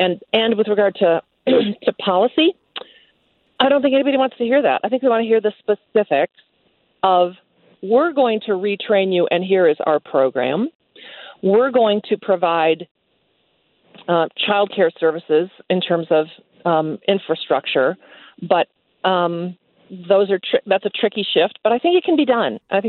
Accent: Stillwater, United States; I'm actually from Stillwater.

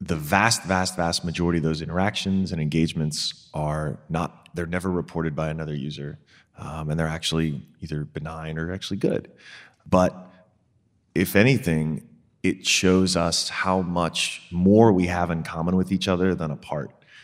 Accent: Brooklyn, New York, United States; Oh, dude, it's fine. Like, I'm from Brooklyn. I see rats all the time.

